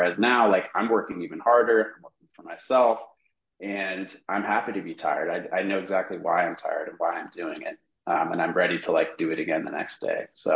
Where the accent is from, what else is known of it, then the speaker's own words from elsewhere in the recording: California, United States; now in Los Angeles, United States; I'm a 34, almost 34-year-old guy. I grew up in the Bay Area, now in Los Angeles.